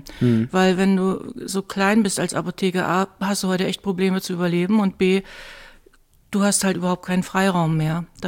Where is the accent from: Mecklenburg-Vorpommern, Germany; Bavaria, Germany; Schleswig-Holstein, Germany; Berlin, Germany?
Schleswig-Holstein, Germany; Kasshagen; Also ich bin so ein typisches Dorfkind aus Ostholstein, also Kasshagen heißt das, Nähe Arnsburg-Eutin. Einwohnerzahl war 200, also 200 Einwohner, 20.000 Schweine. Das war also sehr, sehr, sehr dörflich. Da bin ich dann zur Schule gegangen, dann nach Lübeck zur Schule